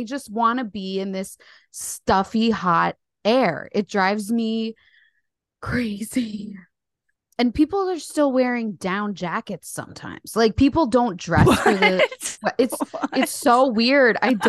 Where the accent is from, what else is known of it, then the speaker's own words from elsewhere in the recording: New Jersey, United States; now in United Kingdom; I'm from New Jersey. I live in the UK.